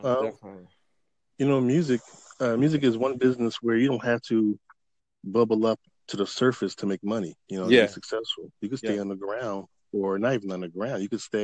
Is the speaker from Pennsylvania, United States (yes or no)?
yes; Philadelphia, Pennsylvania, United States; I'm from Philadelphia.